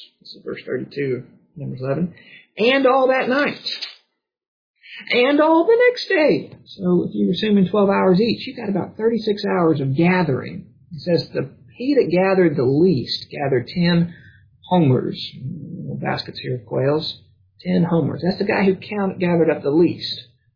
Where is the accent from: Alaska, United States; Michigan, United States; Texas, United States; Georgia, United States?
Georgia, United States; Tifton; So, if you were in my hometown, Tifton, and you knew where these things were, folks at church tonight will understand, you know, the whole downtown is covered by that mile and a half radius circle.